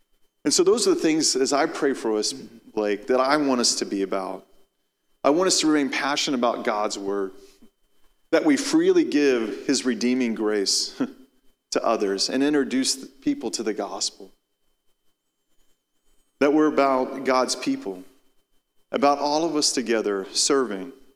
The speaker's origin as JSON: {"language": "English", "town": "College Station", "region": "Texas", "country": "United States", "said": "they'll ask me when they hear that I'm from College Station"}